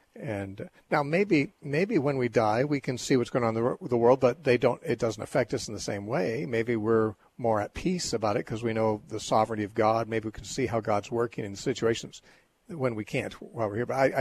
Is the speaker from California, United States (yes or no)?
yes; Covina, California, United States; also born or lived in Upland; I grew up in Covina.